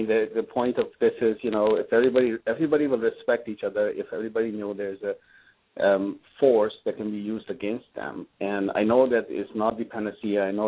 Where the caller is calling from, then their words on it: Santa Clara, California, United States; I'm calling from Santa Clara.